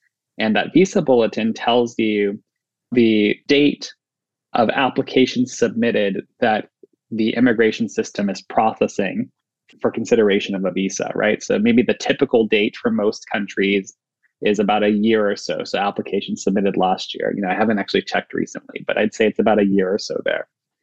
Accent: Wisconsin, United States; You know, and I grew up in Wisconsin, and certainly there are a lot of undocumented immigrants there

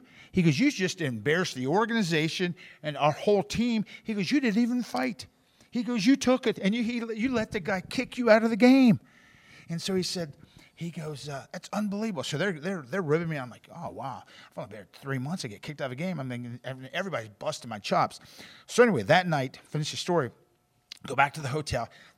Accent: West Virginia, United States; and closer to home, I'm from West Virginia

